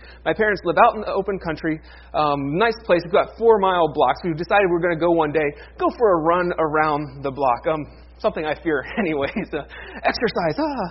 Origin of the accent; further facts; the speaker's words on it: Ohio, United States; This summer, Sonia and I, we went to up to my home state of Ohio